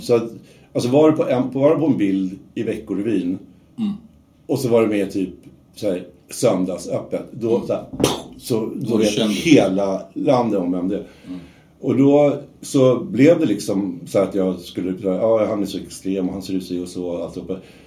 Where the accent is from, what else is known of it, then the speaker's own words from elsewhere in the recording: Haninge, Stockholm County, Sweden; Jag är uppvuxen ute i Haninge, i mitt högstadie och sådär.